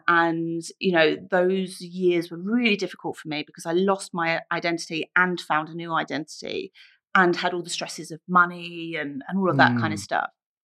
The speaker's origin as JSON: {"language": "English", "region": "London", "country": "United Kingdom", "tie": "born or raised there", "said": "You know, I grew up in the East End, and then my life has led me all over the places."}